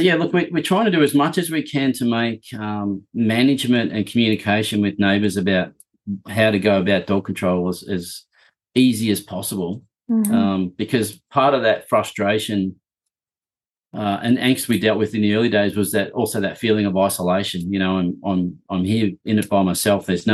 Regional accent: Victoria, Australia; I grew up near Ballarat

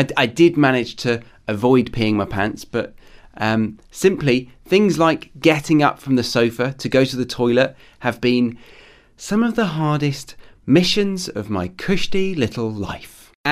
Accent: United Kingdom; now in Australia; I'm a Brit living abroad in Australia

